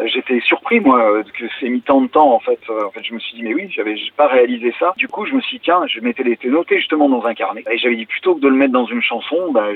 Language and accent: French; Auvergne-Rhône-Alpes, France; c'est un lieu dit du Vercors, là où j'ai grandi